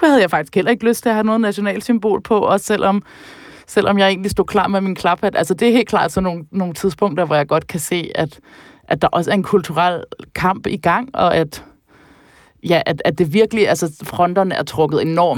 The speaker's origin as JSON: {"language": "Danish", "town": "Copenhagen", "region": "Capital Region of Denmark", "country": "Denmark", "lives_now": "Leipzig, Germany", "said": "hvordan jeg altid egentlig har set mig selv som en del af venstrefløjen i København, hvor jeg kommer fra"}